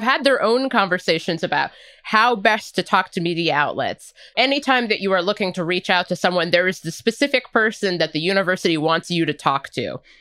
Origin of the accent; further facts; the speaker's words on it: United States; I'm going to intentionally go to Red Robin and eat a burger because I'm an American.